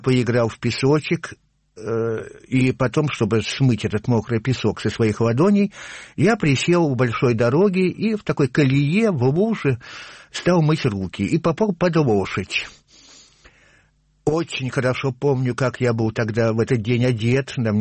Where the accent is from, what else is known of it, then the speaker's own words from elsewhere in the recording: Tupitsyna, Vologda Oblast, Russia; born there; В паспорте место моего рождения указана деревня Тупицына в Вологодской области. Так что по рождению я тупицынский мужик.